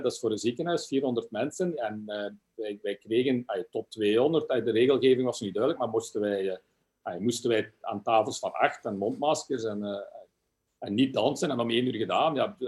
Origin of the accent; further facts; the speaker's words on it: Belgium; ik vind dat wij als Belgen niet altijd heel enthousiast zijn over ons land of zo